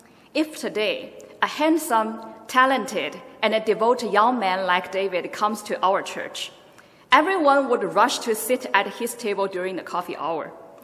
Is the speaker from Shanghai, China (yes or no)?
yes; Shanghai, China; English is a second language; I was born and raised in Shanghai, where the Christmas atmosphere is always very festive.